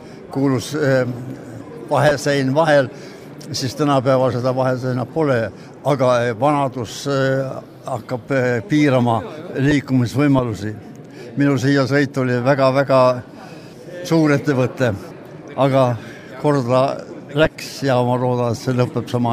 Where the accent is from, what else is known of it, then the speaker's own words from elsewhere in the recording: Rakvere, Lääne-Viru County, Estonia; ma olen põline rakperlane.